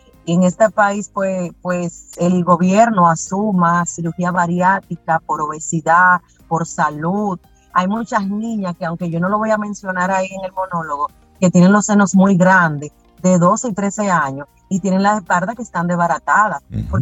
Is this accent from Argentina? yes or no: no; Bonao, Monseñor Nouel, Dominican Republic; Tenemos pensado hacer varias porque yo soy de Bonao y obviamente no puedo dejar a Bonao gacho.